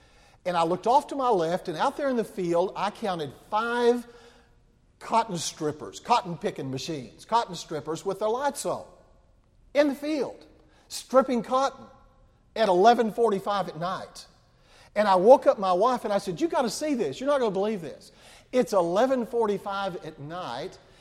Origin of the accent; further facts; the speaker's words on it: Midland, Texas, United States; My wife grew up in Lubbock and I grew up in Midland, Texas.